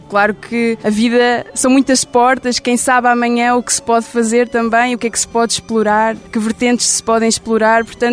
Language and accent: Portuguese; Ílhavo, Aveiro, Portugal; tenho 21 anos e sou de Ilhavo.